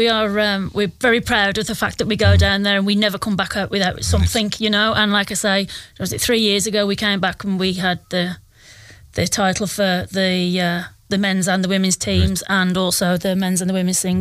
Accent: Birmingham, West Midlands, United Kingdom; now in Ireland; So you can hear myself, I'm from Birmingham. I've been here for about 11 years.

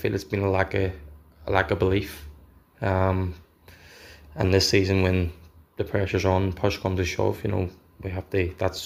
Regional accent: Derry, Northern Ireland, United Kingdom; moved away; I'm like born and raised in Derry. I was a Derry fan, obviously, growing up.

